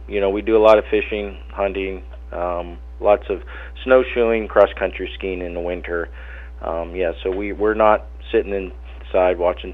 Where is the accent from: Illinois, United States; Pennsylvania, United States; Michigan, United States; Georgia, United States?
Pennsylvania, United States; moved away as an adult; also born or lived in California / Montana; Yeah, I grew up in Pennsylvania and actually went to medical school at Penn State University. And then moved to Southern California